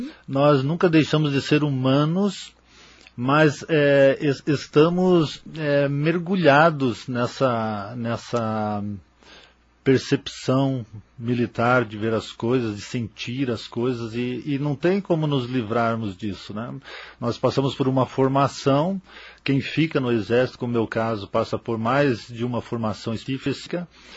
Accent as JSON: {"language": "Portuguese", "town": "Foz do Iguaçu", "region": "Paraná", "country": "Brazil", "tie": "born or raised there", "said": "Eu vim para cá muito criança. Então eu sou de Paranavaí por nascimento. Mas cresci toda a minha existência aqui nas Gêmeas do Iguaçu."}